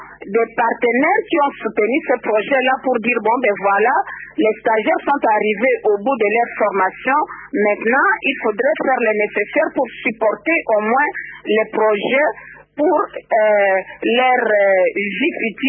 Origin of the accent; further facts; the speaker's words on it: DR Congo; now in Belgium; Parce que si on est Congolais, peut-être nous aurons d'autres portes qui nous sont fermées.